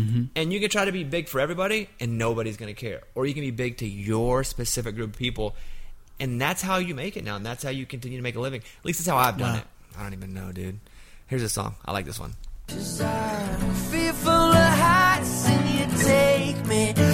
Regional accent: Arkansas, United States; And two, I'm from Arkansas.

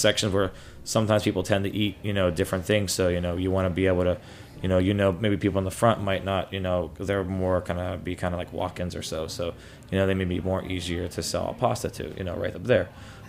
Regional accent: Pittsburgh, Pennsylvania, United States; You know, I mean, I grew up in Pittsburgh, but like, we're kind of, you know, got a lot of some Southern influence going in there

